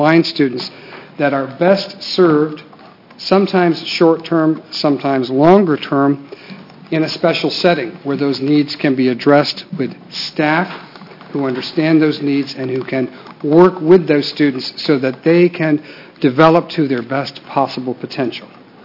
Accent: Salem, Oregon, United States; from Salem. I'm a former state representative and a former state senator. I represented this area five terms in the House

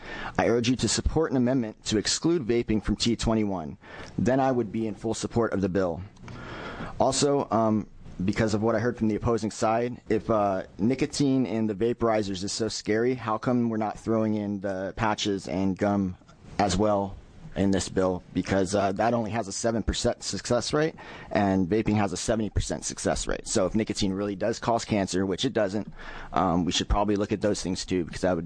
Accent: Roseburg, Oregon, United States; I'm from Roseburg.

